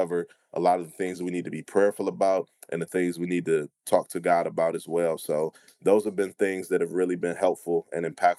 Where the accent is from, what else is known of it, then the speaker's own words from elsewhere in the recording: Cleveland, Ohio, United States; age of 13, you know, I'm growing up in Cleveland, Ohio. My grandparents were the pastors of the church that I attended.